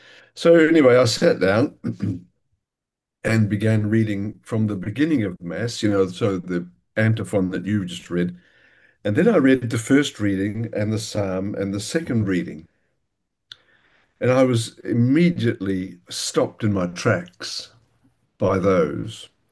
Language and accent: English; Palmerston North, Manawatū-Whanganui, New Zealand; now in Perth, Australia; I grew up in Palmerston North, but I've lived in Perth, Western Australia for most of my life, where I'm now enjoying splendid retirement.